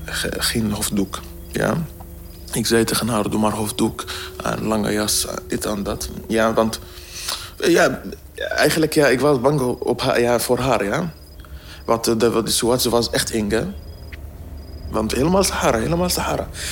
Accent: Syria; Dutch is a second language; moved away; Maar ik ben van Syrië gevlucht om niet andere plek dat te zien eigenlijk.

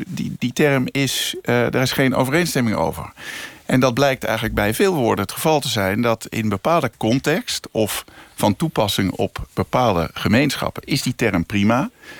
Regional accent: Overijssel, Netherlands; daar ben ik als Tukker heel gevoelig

